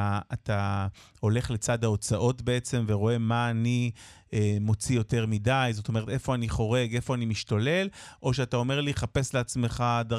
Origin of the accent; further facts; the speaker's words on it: Tel Adashim, Northern District, Israel; אני גדלתי במושב תל עדשים